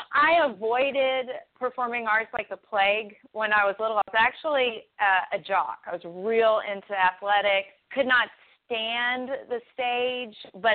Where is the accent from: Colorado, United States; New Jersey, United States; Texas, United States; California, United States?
Texas, United States; accent: Texas; have a Texas accent, like, totally like this, which was really in my favor. But they could tell that I was from the South.